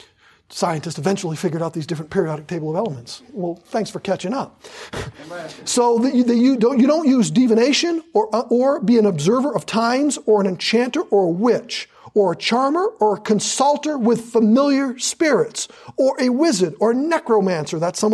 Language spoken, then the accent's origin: English; Maine, United States; I'm from Maine. I know those little tidbits.